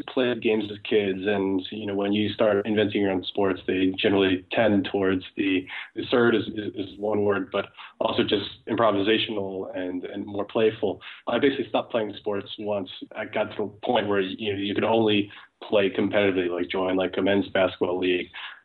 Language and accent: English; Brooklyn, New York, United States; I grew up in Brooklyn, and you walk down any street and there'd be kids inventing their own games